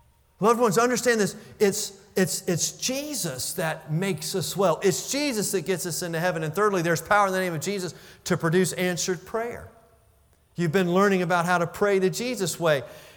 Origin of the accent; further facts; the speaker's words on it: Newport News, Virginia, United States; It's been over 2 decades since I called this area home. I was raised in Newport News. I still have family who live there.